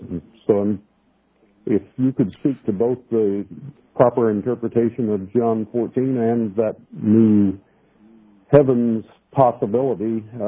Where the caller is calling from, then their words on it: Santa Cruz, California, United States; Hi, Steve. … from Santa Cruz.